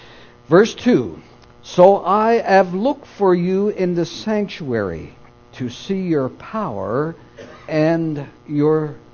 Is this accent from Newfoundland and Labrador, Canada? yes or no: yes; Newfoundland and Labrador, Canada; You know, I remember as a boy growing up in Newfoundland when we did not have powered motorboats.